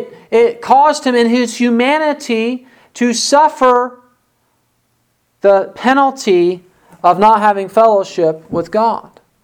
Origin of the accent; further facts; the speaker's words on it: Waverly, United States; where I grew up in Waverly